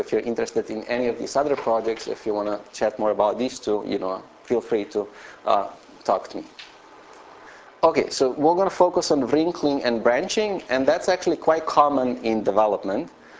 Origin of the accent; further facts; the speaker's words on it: Slovenia; I'm originally from Slovenia, and I did my undergrad